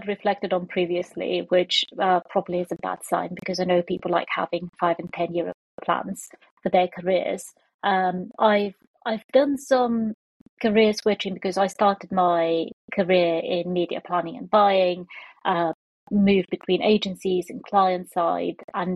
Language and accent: English; Bulgaria; English is a second language; I'm Bulgarian, I grew up in Bulgaria